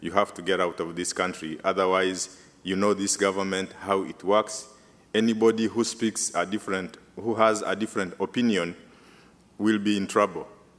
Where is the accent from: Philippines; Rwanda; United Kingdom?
Rwanda; first language Kinyarwanda; English is a second language; now in United States; This is my first language, Kinyarwanda, and I thought that I was in front of my congregation back in my church in Rwanda, but I can speak some English. So as Pastor Bill said, I left my country in 2014, in January